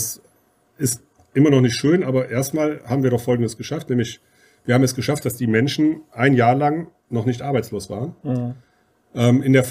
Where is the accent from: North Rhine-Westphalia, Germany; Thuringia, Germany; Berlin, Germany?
North Rhine-Westphalia, Germany; Uerdingen; ja, ich komme aus Uerdingen, bin Fußballfan.